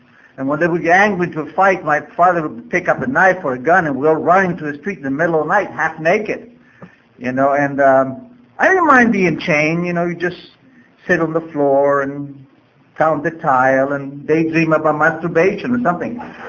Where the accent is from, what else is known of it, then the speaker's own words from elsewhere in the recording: Argentina; This is Middle America, and I come from Middle Argentina.